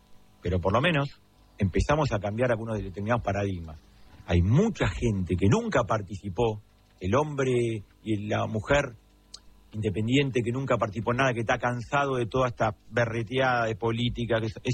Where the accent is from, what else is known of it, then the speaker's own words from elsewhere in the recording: La Plata, Buenos Aires Province, Argentina; Soy platense, amo la ciudad de La Plata, soy oficialista por adopción.